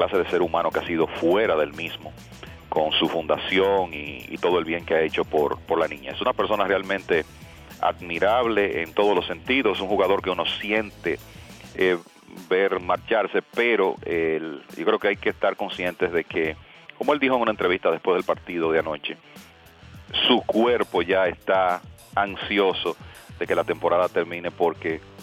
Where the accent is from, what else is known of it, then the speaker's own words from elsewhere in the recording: Dominican Republic; y lo digo como dominicano